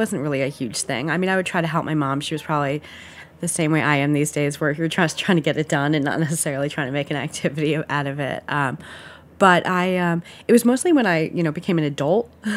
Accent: Somerset, New Jersey, United States; now in New York City, United States; I grew up in Somerset. And it's funny because I basically meet nobody from my hometown.

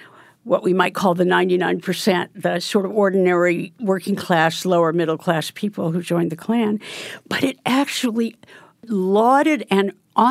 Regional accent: Oregon, United States; For example, Oregon, which happens to be my home state.

